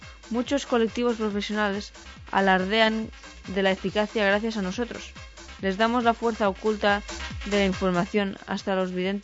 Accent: Linyola, Catalonia, Spain; born there; tengo 53 años. Nací en Liñola, Lleida.

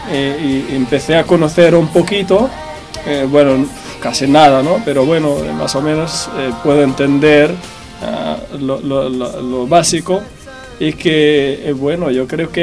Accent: Algeria; como había dicho Raquel, soy de Argelia. Bueno, se puede decir que me he criado bajo unas creencias musulmanas

